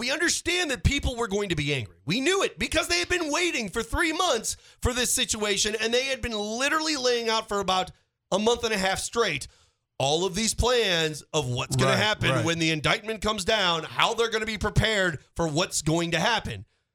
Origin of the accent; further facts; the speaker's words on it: Florissant, Missouri, United States; We both are from that area. I'm from Florissant.